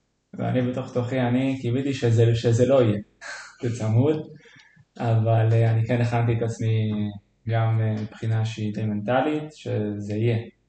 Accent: Eilat, Southern District, Israel; אני בן 27. אני גדלתי וגם התאמנתי עד גיל 18 באילת

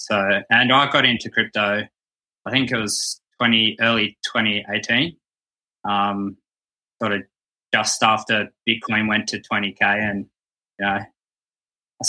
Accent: Sydney, New South Wales, Australia; I grew up in Sydney, Australia, about 1 hour south on the coast.

